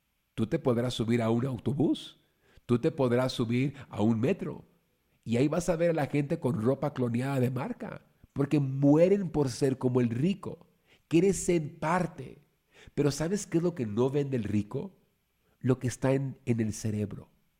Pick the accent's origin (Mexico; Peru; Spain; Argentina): Mexico; pues bueno, soy mexicano